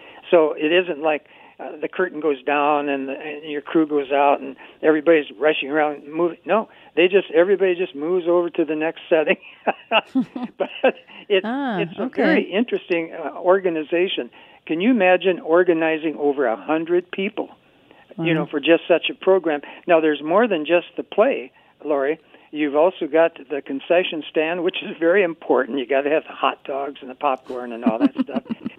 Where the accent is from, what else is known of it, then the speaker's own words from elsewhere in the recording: South Dakota, United States; We all, if we're from South Dakota, we all have that pioneer spirit in us.